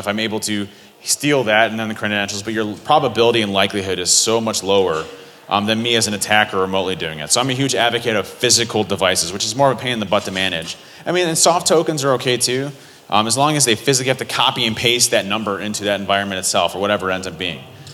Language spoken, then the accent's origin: English; Cleveland, Ohio, United States; I'm from Cleveland. There's nobody there.